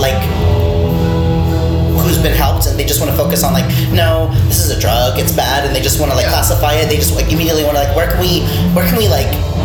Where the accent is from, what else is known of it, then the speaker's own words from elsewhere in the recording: Seattle, Washington, United States; And for me, I grew up here. I'm from Seattle. I'm actually in high school.